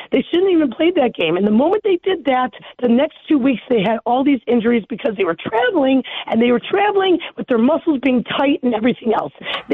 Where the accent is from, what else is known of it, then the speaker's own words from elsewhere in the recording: Skokie, Illinois, United States; I'm from Skokie, Illinois. I graduated from Niles High School class in 91.